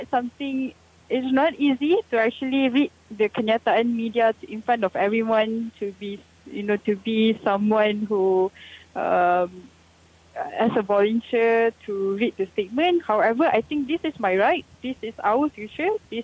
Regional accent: Malaysia; this is our right as a youth and our right as a Malaysian citizen.

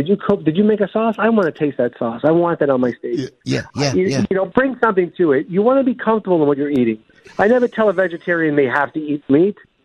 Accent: Brooklyn, New York, United States; Look, I'm born and raised in Brooklyn. We don't have the time or the space.

